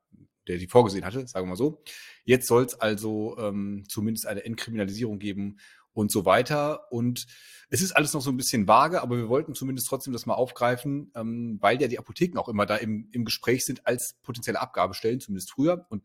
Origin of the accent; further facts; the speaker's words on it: Berlin, Germany; Also wir als Berliner, wir kennen ja